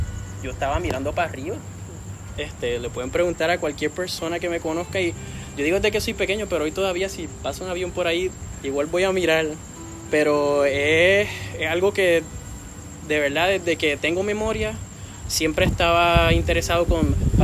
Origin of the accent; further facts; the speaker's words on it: Puerto Rico; como muchos puertorriqueños que son que nos gusta y que algo que nos caracteriza